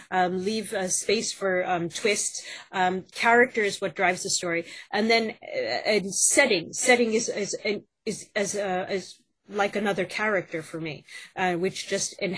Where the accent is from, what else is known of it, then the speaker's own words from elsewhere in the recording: United States; I mean, and I'm American, as you can see, but my characters are British.